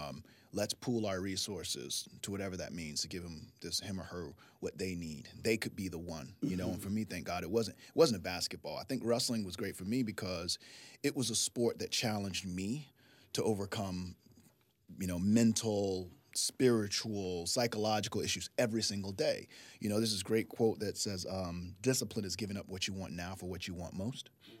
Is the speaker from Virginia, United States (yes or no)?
yes; Norfolk, Virginia, United States; I'm from Norfolk, Virginia.